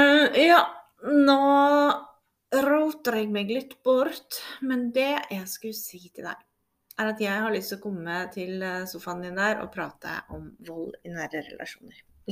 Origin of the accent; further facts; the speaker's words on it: Oslo, Norway; Jeg er jo fra Oslo